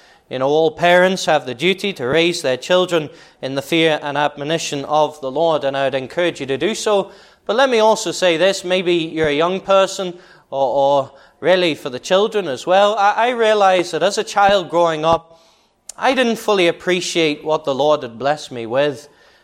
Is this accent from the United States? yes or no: no; Liverpool, North West England, United Kingdom; now in North Yorkshire, United Kingdom; But for the first 16 years of my life, as I say, I was brought up in Liverpool.